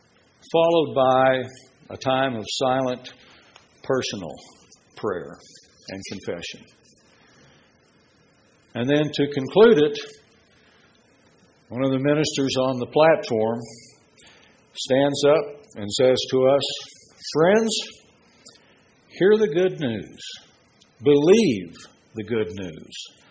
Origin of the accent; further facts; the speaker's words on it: Oklahoma, United States; It was colorful growing up in Oklahoma, that's what I'm going to say.